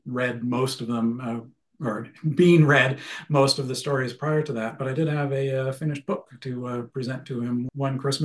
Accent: Canada; And the other thing is that I'm a Canadian and I do worry about American publishers.

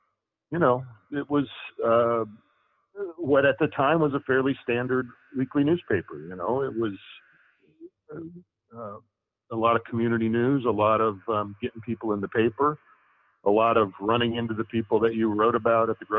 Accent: Idaho, United States; I picked up a few assignments at my hometown weekly, which is the Gooding County Leader.

